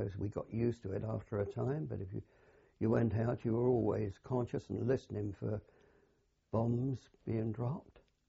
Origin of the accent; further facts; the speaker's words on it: Sialkot, Punjab, Pakistan; born there; I was born in Salcot in India.